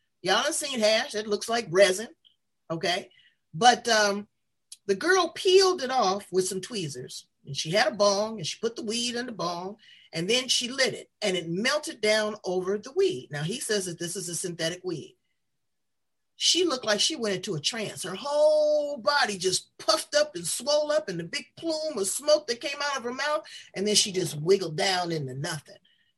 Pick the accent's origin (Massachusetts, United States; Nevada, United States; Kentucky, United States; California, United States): California, United States; Los Angeles; Now I'm from South Central LA.